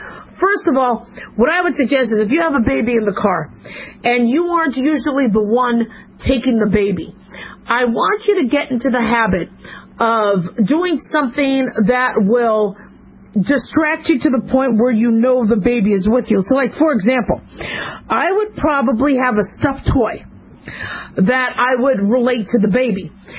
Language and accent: English; Arizona, United States; Listen, I grew up in Arizona.